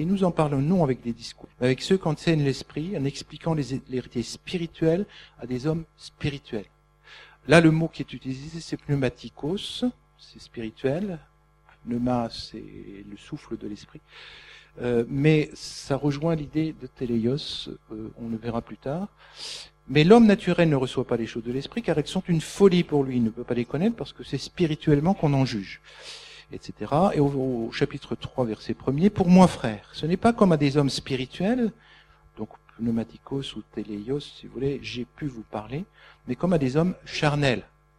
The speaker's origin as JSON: {"language": "French", "country": "France", "said": "en tant que Français, on n'est pas bien équipé pour répondre"}